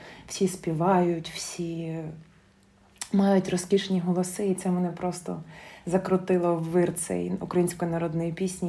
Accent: Kharkiv, Kharkiv Oblast, Ukraine; Просто я з Харкова, і, наприклад, те середовище музичне, в якому я виростала, це були явно не українські народні пісні, на жаль. Тобто зрозуміло, що в Харкові там більш було російської навали такої, от тому я виростла на русських піснях.

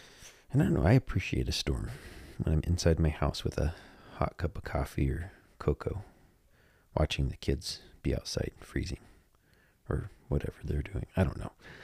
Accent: Washington, United States; So, you know, we're from Washington State.

